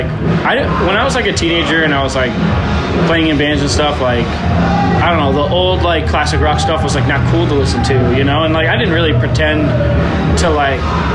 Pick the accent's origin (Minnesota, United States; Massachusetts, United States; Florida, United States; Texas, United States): Massachusetts, United States; moved away as an adult; now in California, United States; Massachusetts. Yeah.